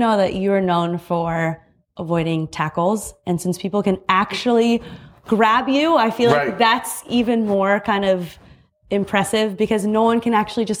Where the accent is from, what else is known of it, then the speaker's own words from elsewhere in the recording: New Zealand; also born or lived in Sweden / United States; Well, New Zealand, Sweden, and the US.